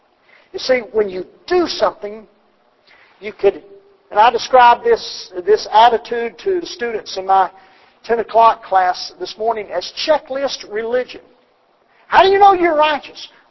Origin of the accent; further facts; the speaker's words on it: Mississippi, United States; And as a matter of fact, if you go down to where I grew up in Mississippi … is all over the place.